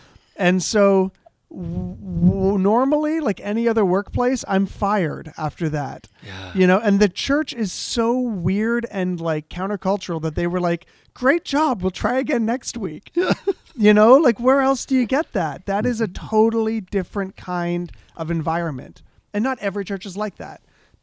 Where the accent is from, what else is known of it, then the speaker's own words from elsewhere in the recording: Hamilton, Ontario, Canada; I was raised in Hamilton, which is a city, but up in the suburbs of the city.